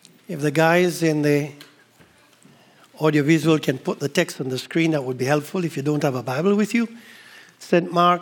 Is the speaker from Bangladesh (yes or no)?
no; Cayman Islands; So I wish I could carry the Cayman. We're from the Cayman Islands. Wish I could carry the Cayman weather up here.